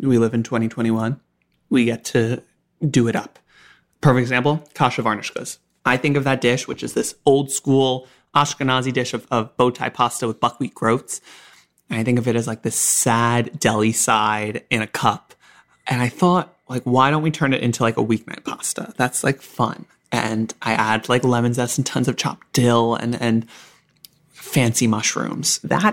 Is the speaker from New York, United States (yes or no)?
yes; New York, United States; born or raised there